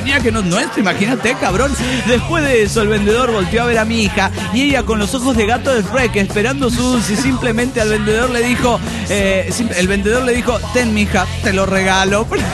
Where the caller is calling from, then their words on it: Tegucigalpa, Francisco Morazán, Honduras; de Tegucigalpa, Honduras.